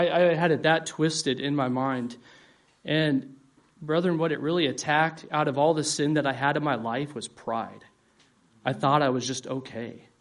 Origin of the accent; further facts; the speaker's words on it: Las Vegas, Nevada, United States; I grew up in Las Vegas, of all places, in an Orthodox Lutheran church.